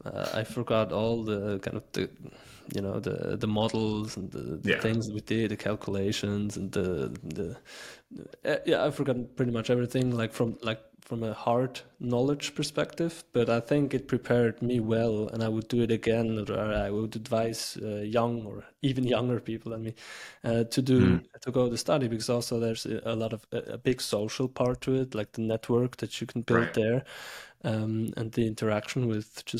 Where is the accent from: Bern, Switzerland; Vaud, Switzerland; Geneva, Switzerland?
Bern, Switzerland; Biel; I'm from Biel. This is actually where I live. This is my home office. Biel is around 1 hour from Zurich